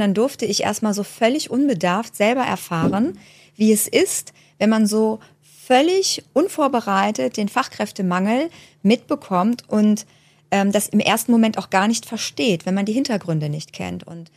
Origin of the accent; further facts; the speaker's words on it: Sinzig, Rhineland-Palatinate, Germany; von Schreiben fürs Handwerk. Ich komme aus Sinzig